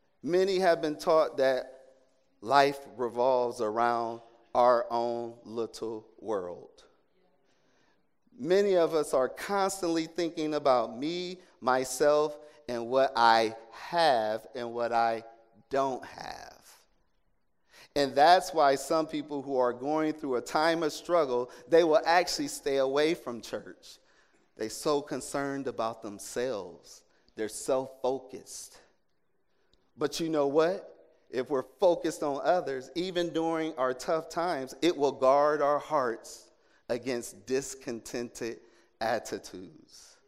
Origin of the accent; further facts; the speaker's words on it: United States; I'm from America.